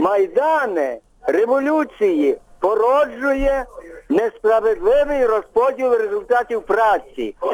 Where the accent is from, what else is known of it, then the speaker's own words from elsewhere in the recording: Lviv Oblast, Ukraine; я зі Львовщини.